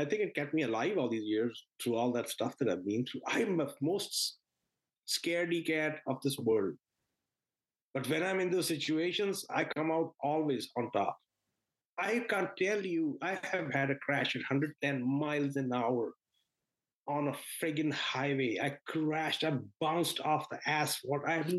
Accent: Jalandhar, Punjab, India; He puts me in the back of the bus free of charge and drops me off at Jalandhar.

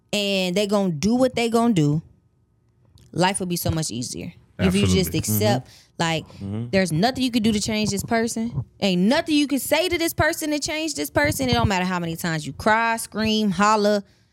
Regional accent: Chicago, Illinois, United States; moved away as an adult; also born or lived in Memphis; now in Atlanta, United States; like, I moved to Atlanta, like, my family in Chicago, like, I'm from Chicago and I'm from Memphis.

